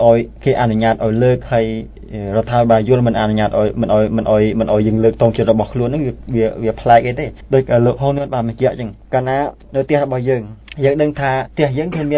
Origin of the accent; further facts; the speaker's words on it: Mekong Delta, Vietnam; ដូចជារូបខ្ញុំមកពីកម្ពុជាក្រមបន្ទាន់ហ្នឹង